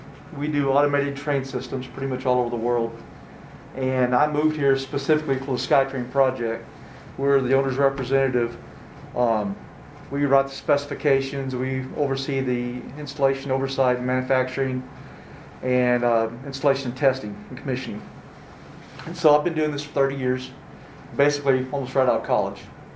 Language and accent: English; Oklahoma, United States; moved away as an adult; also born or lived in Texas; Oklahoma. Born and raised Oklahoma, moved to Texas right out of college, and was in Texas probably 15 years and moved here.